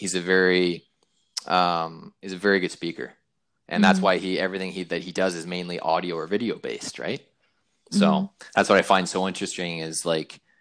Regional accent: Canada; because I'm from Canada

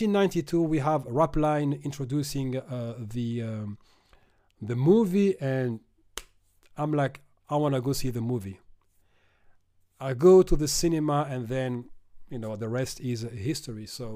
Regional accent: Paris, Île-de-France, France; And for kids like me growing up in Paris's banlieue, we always had stories about someone getting killed.

